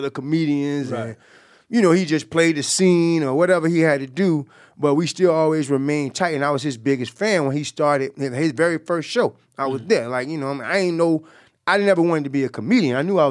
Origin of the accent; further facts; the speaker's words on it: Jacksonville, Florida, United States; Well, we grew up together. We from the same block. You know, he's from Myrtle Avenue. I'm from Moncrief.